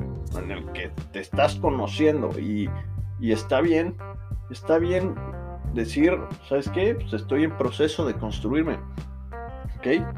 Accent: Mexico City, Mexico; now in Amsterdam, Netherlands; soy un emprendedor de la Ciudad de México, aquí reportándoles desde la ciudad de Ámsterdam, Países Bajos, en Europa.

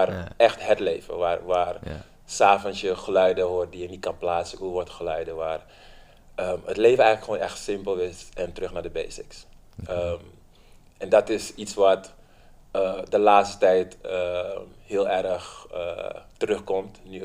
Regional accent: Suriname; born there; Ik ben in Suriname geboren op 6 juni 1976.

